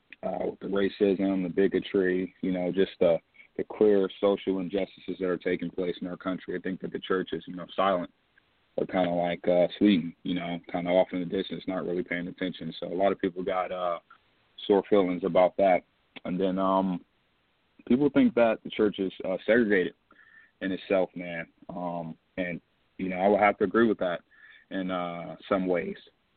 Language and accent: English; Detroit, Michigan, United States; Growing up in Detroit, there's probably a church on every other corner, man.